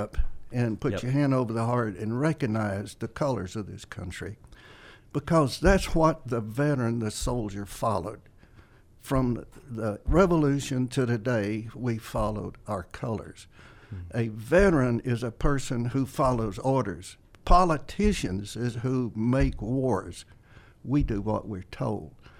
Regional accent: Carrollton, United States; also born or lived in Northern Illinois; Born and raised in Carrollton, actually Center Point in Carroll County. Spent 38 years in Northern Illinois.

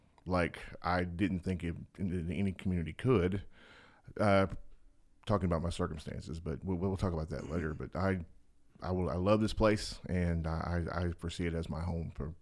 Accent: Arkansas, United States; also born or lived in St. Louis; I am originally from Arkansas. I was born in the St. Louis area, and I moved here 2.5 years ago.

